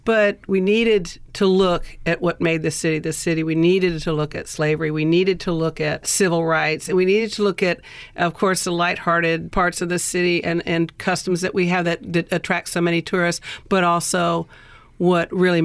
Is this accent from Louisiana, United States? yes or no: yes; New Orleans, Louisiana, United States; we all know that we can't go anywhere and tell someone that we're from New Orleans that, oh, New Orleans.